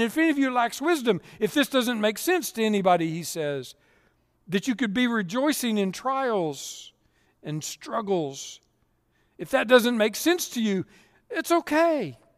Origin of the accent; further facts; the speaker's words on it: Texas, United States; So growing up in Central Texas, I was never, ever, ever on boats.